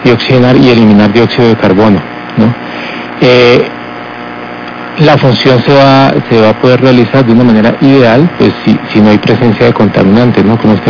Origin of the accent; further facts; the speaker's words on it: Tuluá, Valle del Cauca, Colombia; Yo soy de Tuluá, Valle del Cauca.